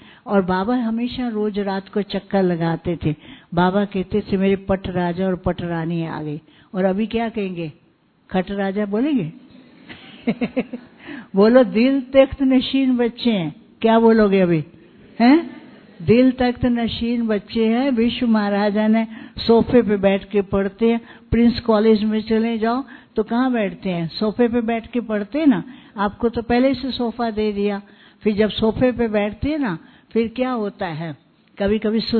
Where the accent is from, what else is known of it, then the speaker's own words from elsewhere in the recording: Karnal, Haryana, India; हमें याद आता है हम करनाल से हैं, करनाल में थे